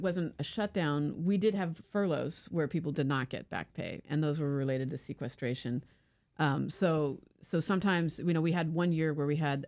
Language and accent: English; California, United States; we've got wildfires in California that are, you know, from my home state, that are raging out of control